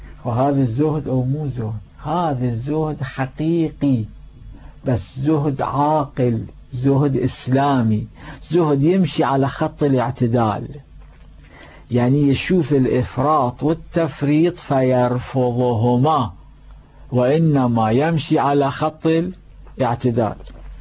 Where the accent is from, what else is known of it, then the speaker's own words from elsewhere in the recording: Karbala, Karbala Governorate, Iraq; وكان عندنا في كربلاء المقدسة إنسان يقال عنه